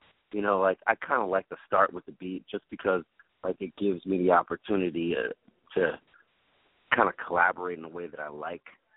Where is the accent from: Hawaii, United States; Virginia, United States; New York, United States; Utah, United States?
New York, United States; Brooklyn; You know, because I'm from Brooklyn, and, like, that's what you heard in Flatbush, like, reggae, you know, so a lot of that. And I'm a New Yorker